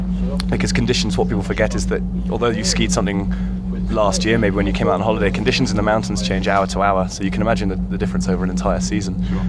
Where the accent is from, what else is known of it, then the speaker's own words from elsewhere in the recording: Edinburgh, Scotland, United Kingdom; now in Val d'Isère, France; I'm 27. I'm from Edinburgh in Scotland, and I've been living in Val d'Isère for the last 4 years.